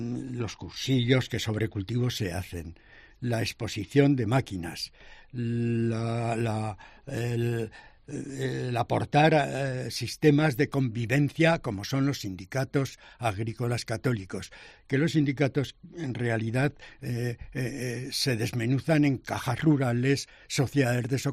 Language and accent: Spanish; Aragon, Spain; me indicó que siendo aragonés sería interesante que encontrara un libro